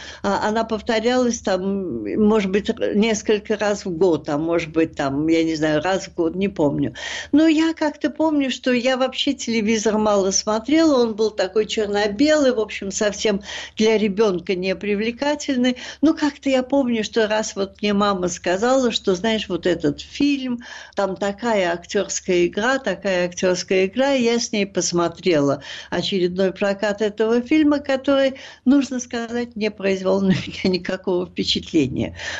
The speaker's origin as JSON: {"language": "Russian", "town": "Murmansk", "region": "Murmansk Oblast", "country": "Russia", "tie": "born or raised there", "said": "я выросла в Мурманске."}